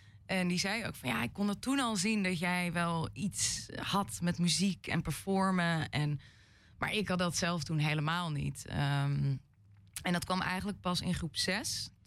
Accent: Hem, North Holland, Netherlands; Ik ben opgegroeid in Hem. Dus ik zat op de Hemschool.

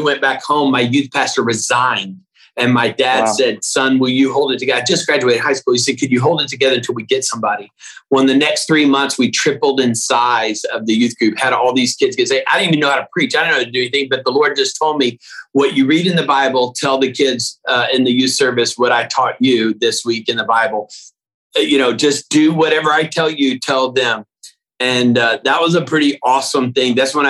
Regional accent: Austin, Texas, United States; And basically, I grew up in Austin, though. My dad pastored in Austin for 12 years at a church

